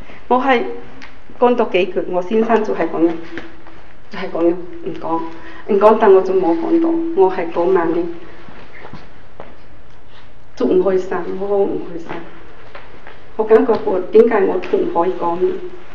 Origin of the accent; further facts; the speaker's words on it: Hong Kong; 我系香港嚟呢度参加